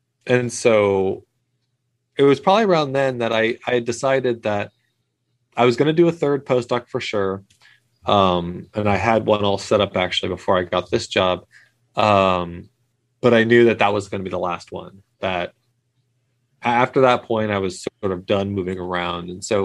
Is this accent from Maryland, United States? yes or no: no; Maine, United States; also born or lived in Germany / Georgia; Probably the longest time I lived in one place before being an adult was in Maine, where I went to high school for 8 years.